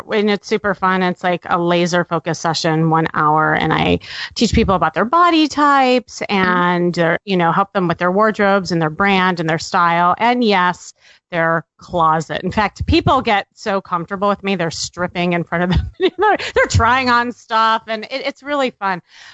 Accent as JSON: {"language": "English", "town": "Chicago", "region": "Illinois", "country": "United States", "tie": "born or raised there", "said": "I grew up in Chicago. Yeah, born and raised."}